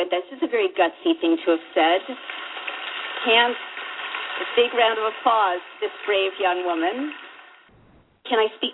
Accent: San Francisco, California, United States; But, look, growing up in San Francisco, I actually think it's wonderful when people, you know, have all kinds of things they

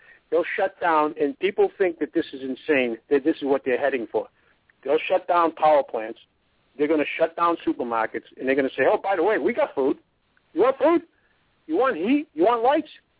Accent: United States; because I'm an American and I want nothing but the best.

